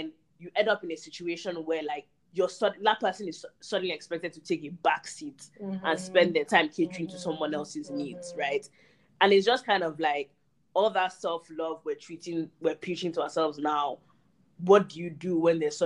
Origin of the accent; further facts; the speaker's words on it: Nigeria; growing up in Nigeria, I can count on my hand the number of people that I've seen and like been close to and seen their relationships